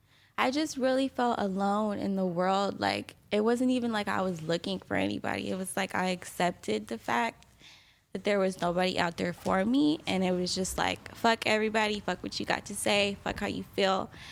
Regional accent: San Diego, California, United States; I was walking, because this was in San Diego. I grew up in San Diego.

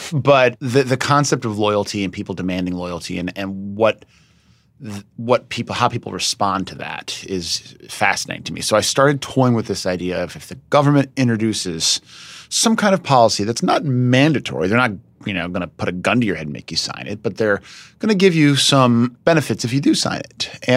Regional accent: Ohio, United States; I come from Ohio. It's a Democratic stronghold.

